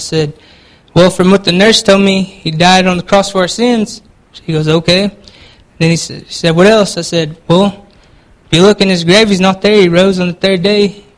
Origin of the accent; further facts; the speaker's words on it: United States; I'm from the Jalagee tribe. It's Cherokee. That's just how you say it in Cherokee, Jalagee. And I was raised by my grandparents.